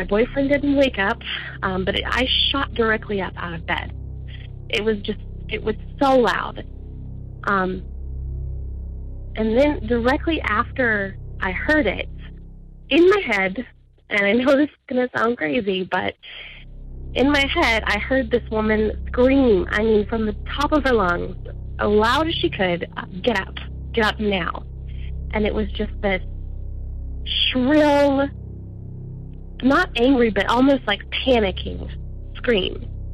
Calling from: Georgia, United States; I am calling from Georgia.

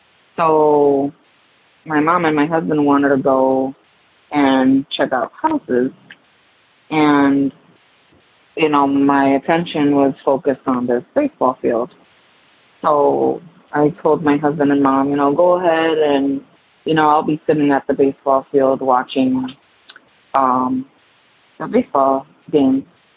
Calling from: Connecticut, United States; I'm calling from Connecticut.

